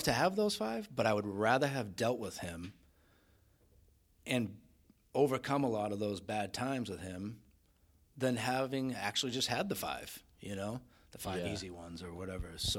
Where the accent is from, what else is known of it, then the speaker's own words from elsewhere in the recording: Boston, Massachusetts, United States; He's from New York and I'm from Boston.